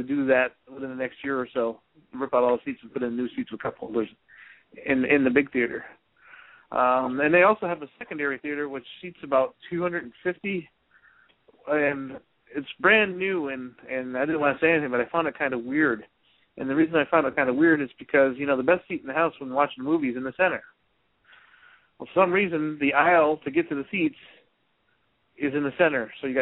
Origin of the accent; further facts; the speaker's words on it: Northeast, United States; But I'm from the Northeast, so I kept calling them Maynards.